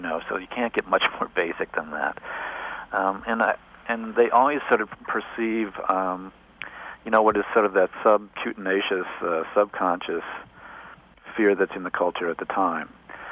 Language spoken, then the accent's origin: English; Cleveland, Ohio, United States; Cleveland, Ohio. It wasn't like I was living out in the middle of holy roller territory.